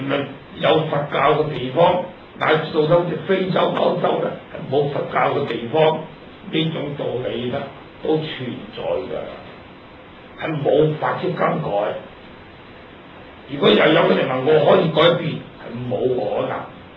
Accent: Hong Kong; moved away; 我哋香港人食最多嘅

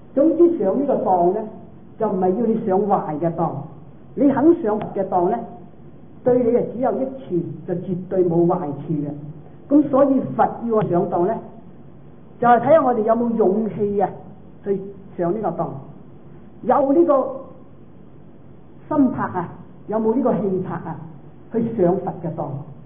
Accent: Guangdong, China; 唔係好似我哋廣東人講咧，講大話咧叫做，即係講方話咧就叫做講大話咁啊。

